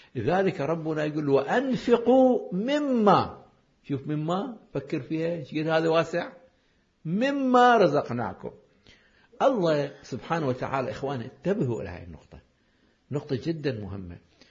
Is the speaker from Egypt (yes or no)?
no; Iraq; كان واحد حاكم عندنا بالعراق